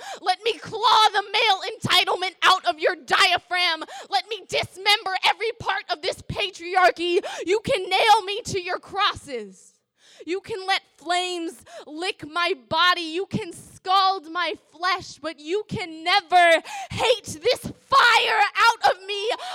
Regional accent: California, United States; I'm from the Bay Area. I'm 14 years old

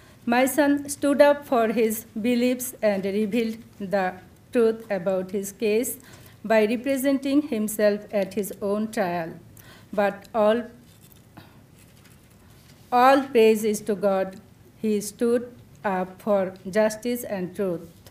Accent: Atlanta, Georgia, United States

